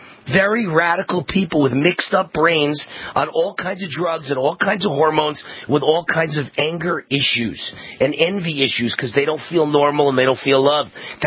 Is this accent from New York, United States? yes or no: yes; New York, United States; I'm a New Yorker. I can't live without a good F word.